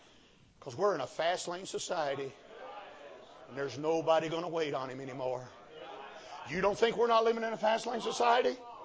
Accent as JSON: {"language": "English", "town": "Cleveland", "region": "Ohio", "country": "United States", "tie": "born or raised there", "also_born_or_lived": "Mississippi", "said": "I was born in Mississippi, and my mom and dad moved up there because my daddy worked for Ford Motor Company. And so I was raised in the ghettos of Cleveland, Ohio."}